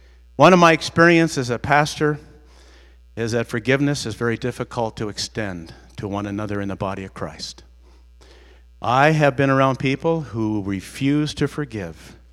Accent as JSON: {"language": "English", "country": "United States", "tie": "born or raised there", "said": "Now, growing up in America, we said this prayer"}